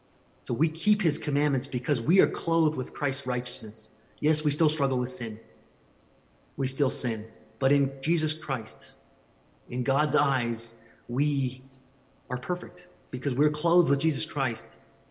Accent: Canada; I'm Canadian, I guess, here, and I'm in Canada.

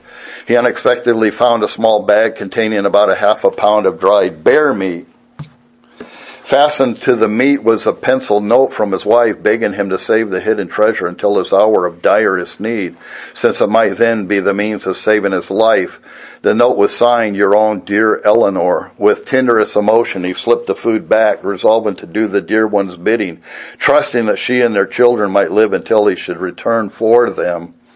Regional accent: Montana, United States; And I'm from Montana, so I can understand what their problem was.

